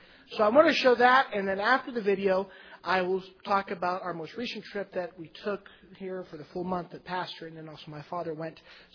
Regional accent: Honduras; Being that I grew up in Honduras, my parents served as missionaries for 17 years.

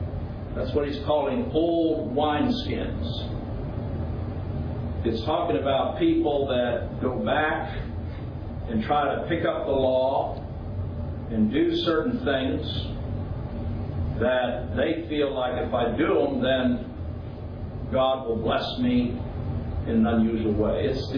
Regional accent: Chad; In the country I grew up in Chad, Africa, they would take hides and make containers for water and other things that you carried over your shoulder.

